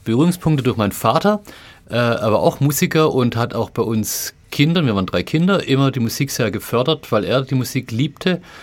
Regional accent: Löchgau, Baden-Württemberg, Germany; Und ich komme ursprünglich aus Löchgau, hier der Nachbarschaft aus Bietigheim.

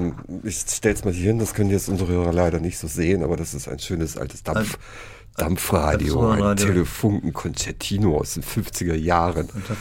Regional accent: Oldenburg, Lower Saxony, Germany; ich bin ja aus Oldenburg

